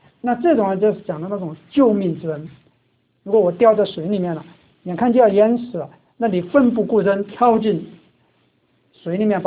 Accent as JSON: {"language": "Chinese", "country": "China", "said": "我们中国人熟悉的恩呢、啊、通常比如小恩小惠"}